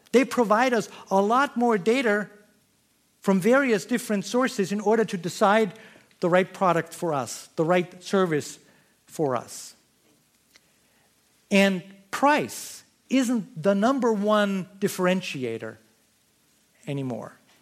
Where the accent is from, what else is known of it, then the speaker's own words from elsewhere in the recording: Austria; When I was a kid, I grew up in Austria.